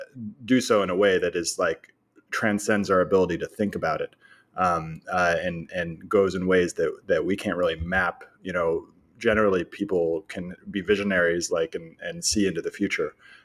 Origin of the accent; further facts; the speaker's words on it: California, United States; And I was like, no, I'm from the Bay Area.